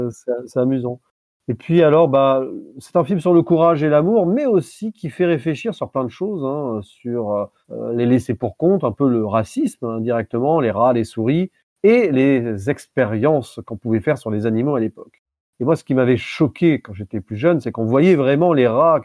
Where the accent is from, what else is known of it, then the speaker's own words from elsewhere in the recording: Nîmes, Occitanie, France; born there; comme je suis né à Nîmes, il a dû avoir une connexion.